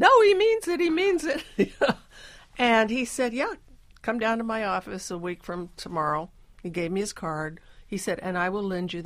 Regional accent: California, United States; I said, I'm from California.

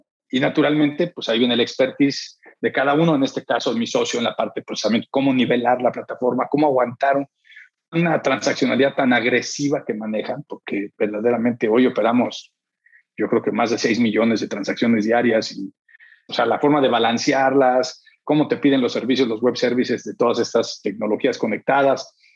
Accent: Mexico; now in San Diego, United States; ¿qué hago aquí en San Diego? ¿No? Estoy aquí, pero yo soy mexicano.

